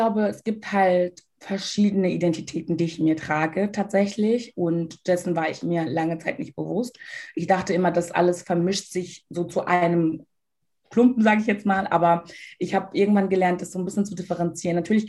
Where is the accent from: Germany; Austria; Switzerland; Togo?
Togo; Ich komme aus Togo, und wir haben ja auch unsere kulturellen Codes, wir haben unsere Gewohnheiten